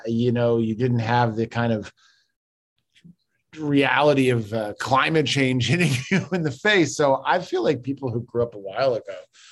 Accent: Chicago, Illinois, United States; I grew up in Uptown, which like my neighbor got shot in front of our house.

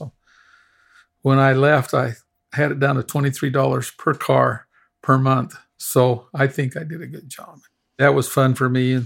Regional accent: Utah, United States; we grew up in Utah Valley, and it was a shock.

